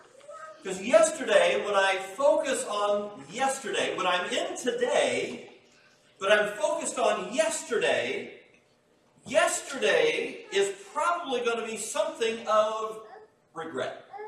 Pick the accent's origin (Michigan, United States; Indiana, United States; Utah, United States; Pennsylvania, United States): Indiana, United States; West Lafayette; I grew up outside of West Lafayette, thusly my Purdue affiliation and everything, and I went there. I spent my 5 years there, married a woman from there.